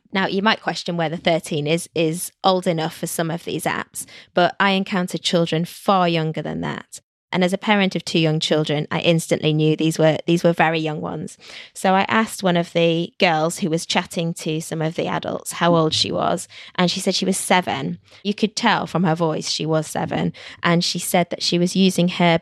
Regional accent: London, United Kingdom; From London.

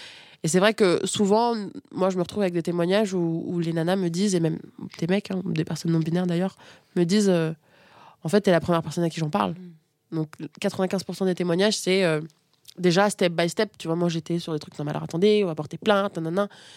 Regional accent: Niamey, Niger; born there; Je suis née au Niger, donc Afrique de l'Ouest, à Niamey.

